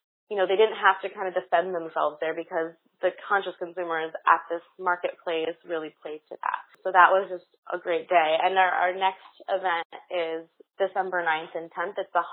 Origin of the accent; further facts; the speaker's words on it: Connecticut, United States; now in New York City, United States; But I grew up in Connecticut, and I'm based here in New York City now and have been loving it.